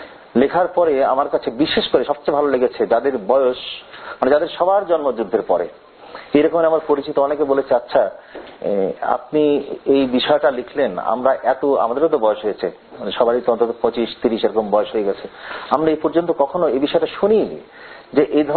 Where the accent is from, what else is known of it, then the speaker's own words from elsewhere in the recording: Bangladesh; স্বাধীন বাংলাদেশে আমি তো পাকিস্তানি ছিলাম, আমরা পাকিস্তানি ছিলাম, পাকিস্তানি পরে আমরা বাংলাদেশি হলাম